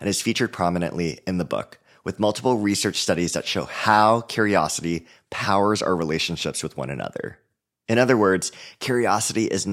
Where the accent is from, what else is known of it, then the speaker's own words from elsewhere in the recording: Hawaii, United States; now in Oakland, United States; I'm originally from Hawaii, but live in Oakland, California now.